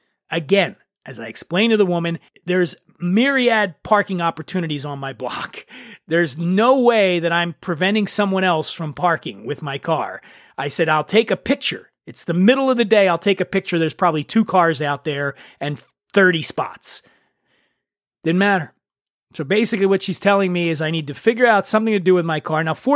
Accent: Philadelphia, Pennsylvania, United States; And I'm from Philly, so we go own it.

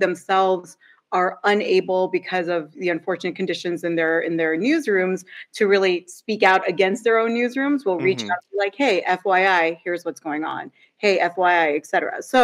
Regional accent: Vancouver, British Columbia, Canada; also born or lived in United States; So I have a weird story, but I grew up in Vancouver somewhat. And then I grew up between the US and Canada, but Vancouver, yeah.

